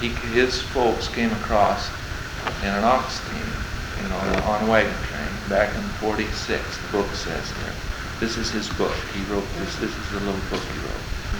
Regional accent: Oregon, United States; Well, I was raised in Central Oregon, and Tom used to come and herd sheep next to my father's ranch.

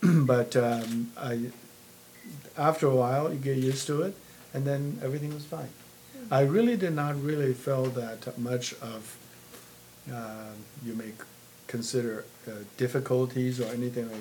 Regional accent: Taiwan; moved away as an adult; also born or lived in China; now in United States; I was born in China, and then after the war, moved to Taiwan with my family. And then after college, I came to the United States. Mm. And that was 1973.

